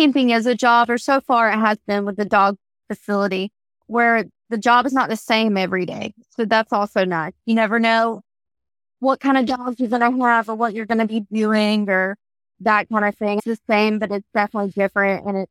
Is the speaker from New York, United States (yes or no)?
no; Greenville, South Carolina, United States; Yes, I'm actually from Greenville, South Carolina, and Ashton is from Aiken, South Carolina.